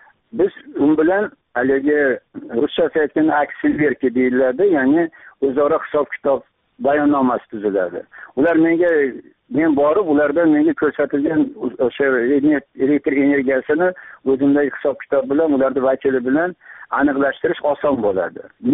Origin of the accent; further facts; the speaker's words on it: Khorezm Region, Uzbekistan; now in Tashkent, Uzbekistan; Xabarizmon tomida tug'ilib o'sganman, o'qishga kirib, Toshkentda o'qishda bitirib, Toshkentda qoldim. Toshkentda kvartira oldim. Ya'ni haligi yosh mutaxassis sifatida hozirgacha meni propiskam Toshkentda.